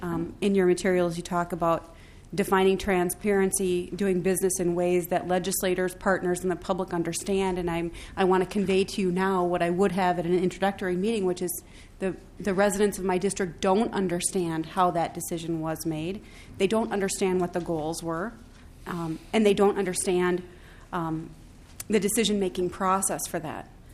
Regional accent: Minnesota, United States; from Carver County, and I represent part of Scott County as well.

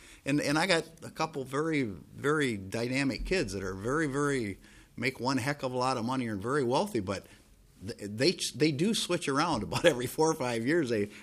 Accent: Owatonna, Minnesota, United States; I don't know exactly what they're all doing in my hometown of Owatonna right now.

